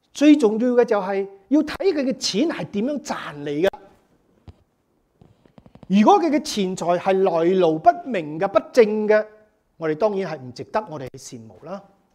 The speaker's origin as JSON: {"language": "Chinese", "region": "Guangdong", "country": "China", "accent": "Cantonese", "said": "用我们广东话，白痴的人啊"}